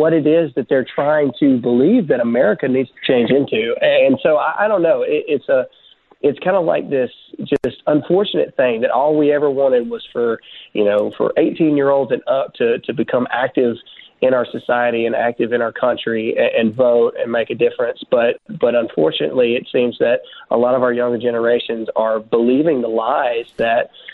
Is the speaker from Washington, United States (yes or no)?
no; Mississippi, United States